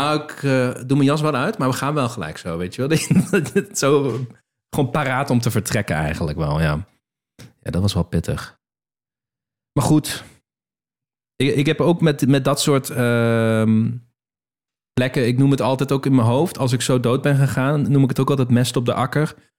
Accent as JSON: {"language": "Dutch", "town": "Nijmegen", "region": "Gelderland", "country": "Netherlands", "said": "En ik kom uit Nijmegen."}